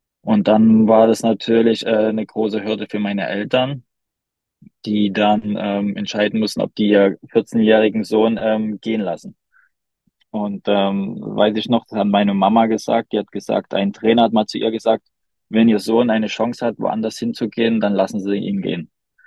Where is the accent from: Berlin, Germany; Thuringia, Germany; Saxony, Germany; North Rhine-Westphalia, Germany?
Saxony, Germany; Dresden; Ich bin gebürtig aus Dresden, habe da bei Dresden Nord dann angefangen Fußball zu spielen